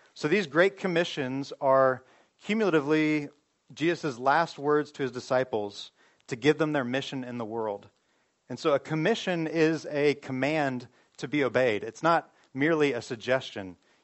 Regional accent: Georgia, United States; And, you know, I was from Georgia and from this, you know, from the city there, and never heard about the world

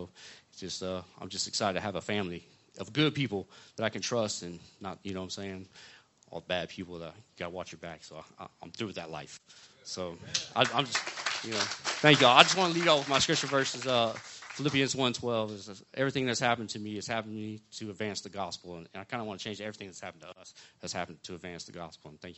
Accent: Pensacola, Florida, United States; I'm from the Pensacola area.

